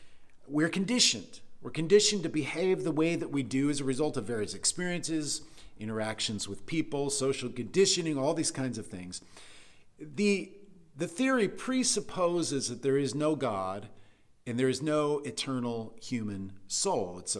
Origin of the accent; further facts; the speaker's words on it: Anchorage, Alaska, United States; I was with one of my playmates from the neighborhood I grew up in Anchorage, Alaska. I was 7 years old.